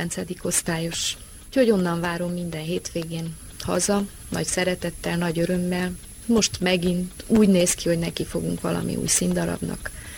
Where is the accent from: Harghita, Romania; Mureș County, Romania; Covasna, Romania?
Mureș County, Romania; Reghin; elsősorban nem tudnék megszakadni Erdélytől. Ettől a kis szülővárosomtól, Régentől